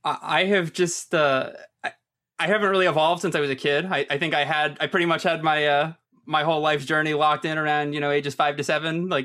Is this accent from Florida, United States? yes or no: yes; Florida, United States; growing up in Florida, I've met a ton of wrestlers and I go to a ton of shows.